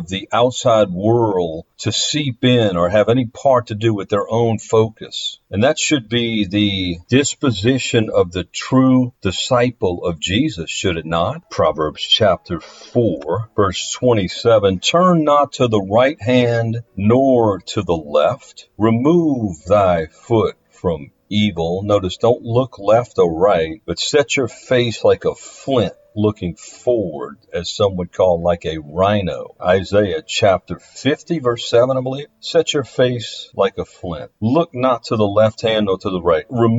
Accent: Louisiana, United States; two particular quarterbacks happen to come from or play in my home state, Louisiana.

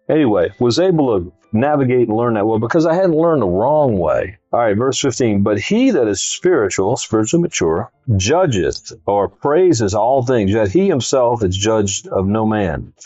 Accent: Louisiana, United States; I grew up in Louisiana. The sportsman's paradise is what it's called.

